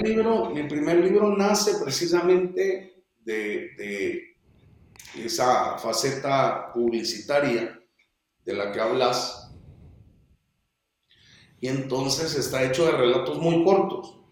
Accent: Guatemala City, Guatemala Department, Guatemala; born there; Yo nací aquí en la capital.

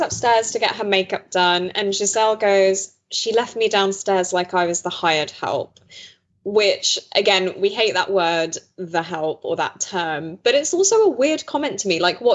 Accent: United Kingdom; I think this show in particular, this franchise, is a really interesting insight for us, like as essentially British people, to kind of see how race, money and social power all intersect in the States in certain ways.

